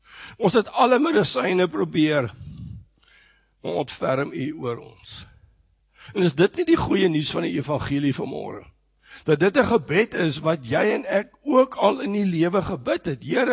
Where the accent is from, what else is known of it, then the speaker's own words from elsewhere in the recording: Pretoria, Gauteng, South Africa; Ek het in Bybelie in Pretoria groot geword en later by Tikkie studeer. En ek onthou baie goed, ek het in Waverley gebly